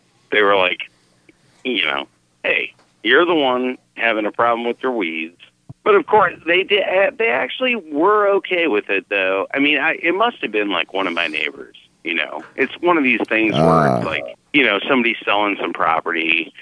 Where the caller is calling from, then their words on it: Missouri, United States; Yeah, so I'm calling from Missouri.